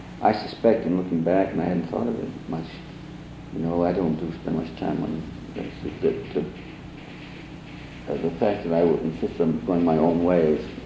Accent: Newfoundland and Labrador, Canada; born there; I was born in Newfoundland, Labrador.

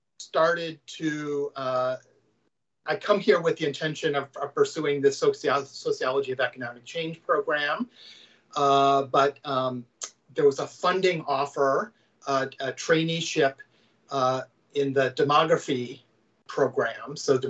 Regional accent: Oshkosh, Wisconsin, United States; No, so I grew up in Wisconsin. I grew up in Oshkosh, and had gone away to school in Minnesota at Carleton College for undergrad

